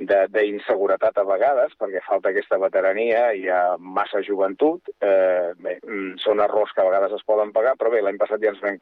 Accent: Catalonia, Spain; Home, com a català

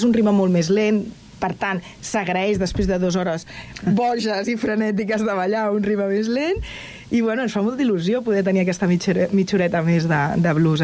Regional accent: Granollers, Catalonia, Spain; jo sóc de Granollers, saps d'algú?

